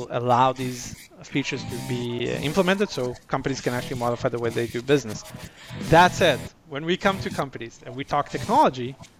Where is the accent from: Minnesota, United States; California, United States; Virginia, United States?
California, United States; I'm from California. Sorry, I might have some surfing analogies.